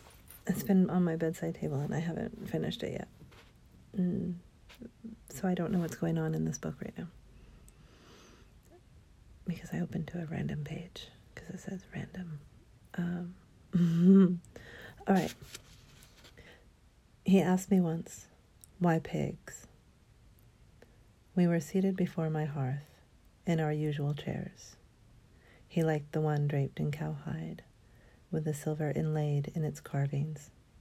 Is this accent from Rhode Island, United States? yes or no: no; California, United States; I'm Californian. And that's where I'm at. California.